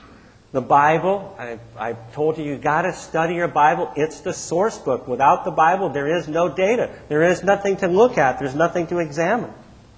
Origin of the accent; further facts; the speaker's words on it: Missouri, United States; In other words, I'm from Missouri, the show me state.